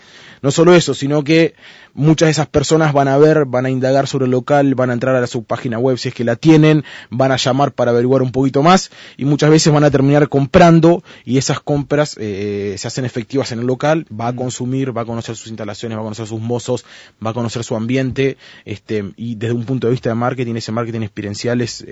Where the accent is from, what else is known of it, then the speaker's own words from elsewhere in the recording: Salto, Uruguay; moved away as an adult; vivo solo porque soy oriundo de Salto, entonces vivo, a los 18 años me vine a estudiar.